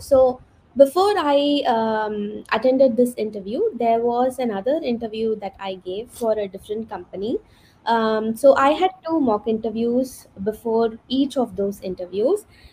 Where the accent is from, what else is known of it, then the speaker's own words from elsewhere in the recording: India; I'm from India, and I'm working in a software company here in Bangalore.